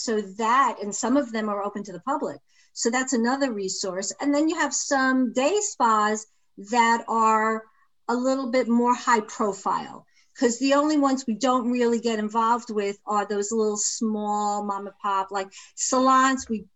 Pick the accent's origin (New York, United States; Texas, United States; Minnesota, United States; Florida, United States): New York, United States; New York is, I'm from New York. So there's a special place.